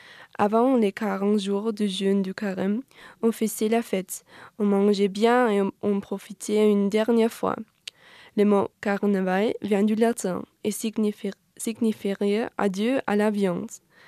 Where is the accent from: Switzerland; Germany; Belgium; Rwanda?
Germany; now in France; je viens d'Allemagne et aujourd'hui, la thématique de moi, c'est le carnaval.